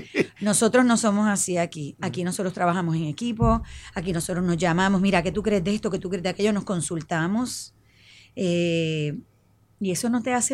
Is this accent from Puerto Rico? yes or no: yes; Puerto Rico; nosotros, como puertorriqueños, sabes que tenemos cultura de todas partes